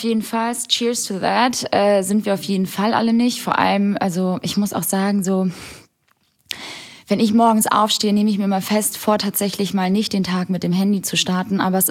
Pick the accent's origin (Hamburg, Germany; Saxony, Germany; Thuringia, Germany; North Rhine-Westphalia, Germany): Hamburg, Germany; im grauen Deutschland, im grauen Hamburg tatsächlich, da wo ich herkomme